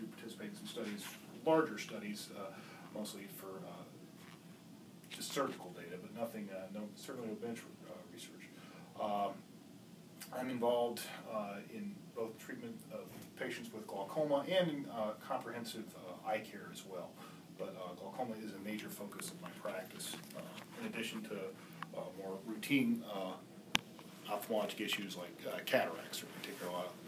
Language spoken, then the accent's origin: English; Johnson City, Tennessee, United States; And now here back in Johnson City, I'm from Johnson City originally. Glad to be back.